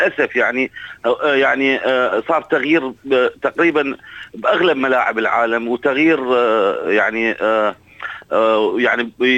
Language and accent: Arabic; Iraq; انا هسه اتحدث كوني عراقي